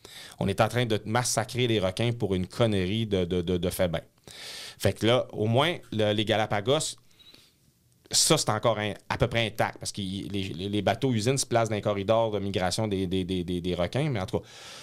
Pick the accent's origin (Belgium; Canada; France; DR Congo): Canada; Quebec